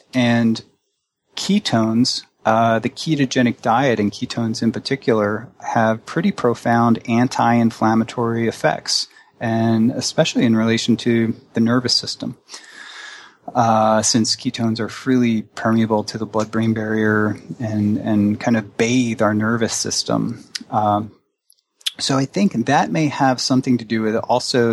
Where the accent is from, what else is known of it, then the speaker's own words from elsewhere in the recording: New Jersey, United States; Well, I'm from New Jersey.